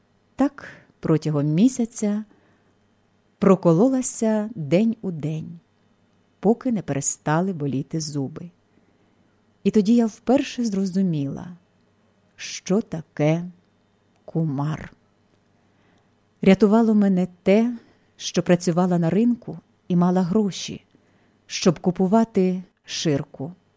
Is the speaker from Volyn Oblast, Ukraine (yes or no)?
yes; Lutsk, Volyn Oblast, Ukraine; born there; Народилася я у місті Луцьку